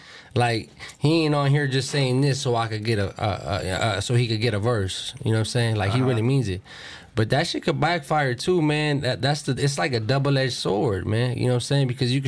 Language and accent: English; Pomona, California, United States; Like, I'm from Pomona, so Pomona, we got our own